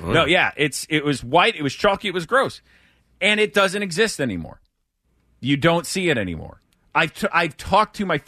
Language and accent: English; St. Louis, Missouri, United States; I grew up in St. Louis, and St. Louis is awful. It really is. It's a violent city.